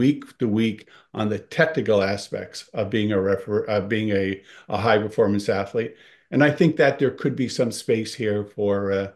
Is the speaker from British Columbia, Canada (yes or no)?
no; Newfoundland and Labrador, Canada; now in Ontario, Canada; I was originally from Newfoundland, Labrador.